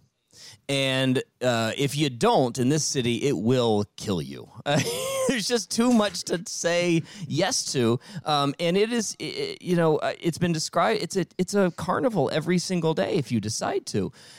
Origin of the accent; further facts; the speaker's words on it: Richmond, Virginia, United States; I've got stations in Detroit, Miami, Richmond, Virginia, my hometown, and the New York one